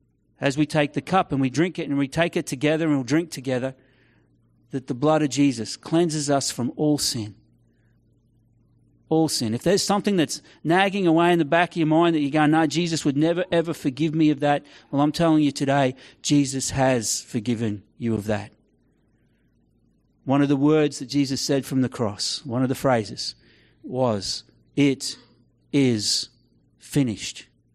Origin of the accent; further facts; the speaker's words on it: Mount Gravatt, Queensland, Australia; Now, as a young family, we grew up on Newnham Road. My mum still lives on Newnham Road in Mount Gravatt.